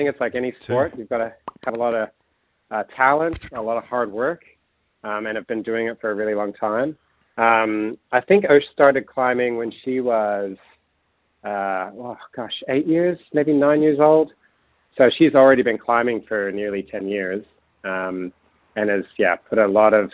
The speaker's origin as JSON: {"language": "English", "country": "United States", "accent": "American", "lives_now": "Australia", "said": "I've been here for a while. I just can't get rid of my American accent, unfortunately."}